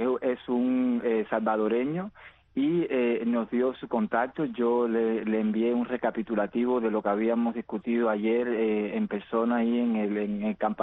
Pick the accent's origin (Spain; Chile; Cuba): Cuba; nosotros como cubanos en exilio, adentro y fuera de Cuba